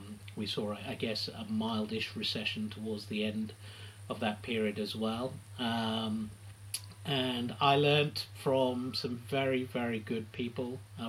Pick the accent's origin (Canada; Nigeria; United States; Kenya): Kenya; I grew up in Kenya